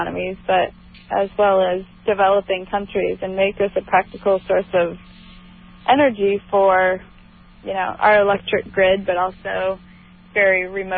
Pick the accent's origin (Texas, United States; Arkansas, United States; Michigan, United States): Michigan, United States; Ann Arbor; So I grew up outside of Ann Arbor, Michigan.